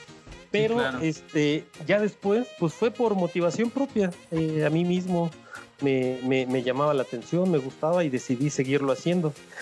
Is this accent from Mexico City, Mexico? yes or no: yes; Mexico City, Mexico; born there; tengo 38 años. Yo nací en la Ciudad de México, al norte de la ciudad.